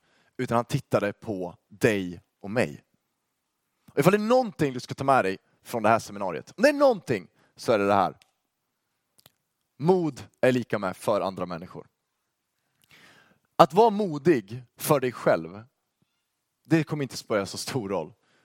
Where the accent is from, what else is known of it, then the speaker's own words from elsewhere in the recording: Uppsala, Uppsala County, Sweden; typ där jag kommer från, Uppsala.